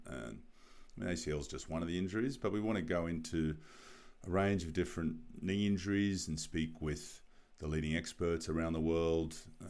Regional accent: Australia; moved away as an adult; now in Tokyo, Japan; I'm an Australian physiotherapist and founder of Asia Physio.

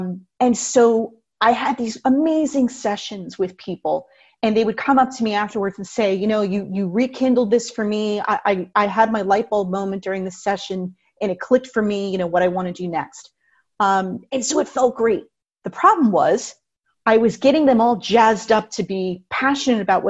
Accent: New Jersey, United States; So I live in New Jersey. I grew up in New Jersey. Summers here are extremely hot.

